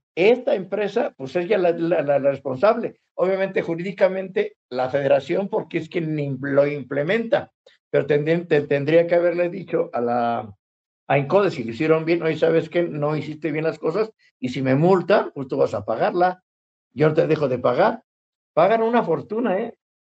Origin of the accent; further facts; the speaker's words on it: Atlacomulco de Fabela, State of Mexico, Mexico; Yo soy de Atlacomulco de Favela. Se llama Atlacomulco de Favela.